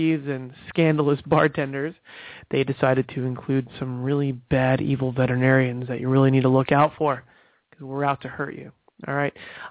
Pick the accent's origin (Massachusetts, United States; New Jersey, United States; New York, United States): New Jersey, United States; now in Florida, United States; I'm not a Southerner. I live in Florida, but originally from New Jersey.